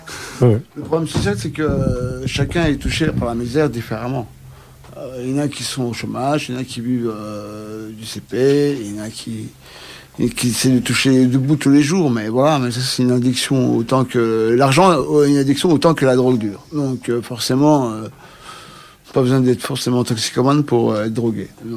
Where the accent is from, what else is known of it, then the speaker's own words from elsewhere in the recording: Belgium; Oui, mais nous sommes des Belges qui habitons la frontière et nous fournissons en France.